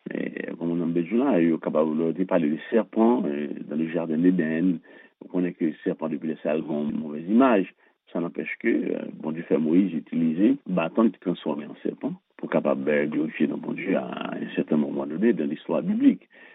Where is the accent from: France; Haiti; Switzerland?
Haiti; en tant qu'haïtien.